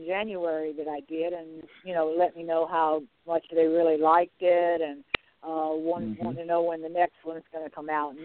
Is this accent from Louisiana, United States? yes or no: yes; Louisiana, United States; moved away as an adult; also born or lived in Texas; now in Virginia, United States; I spent most of my life in Louisiana. I was born in Texas, but moved to Louisiana with my family when I was just a baby